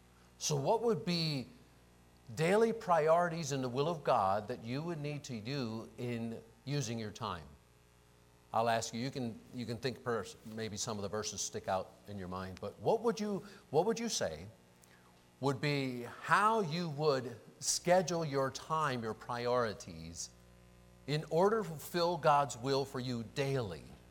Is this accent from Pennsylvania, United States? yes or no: yes; Pennsylvania, United States; Growing up in the Pennsylvania Dutch country, there was a very good illustration of meditating.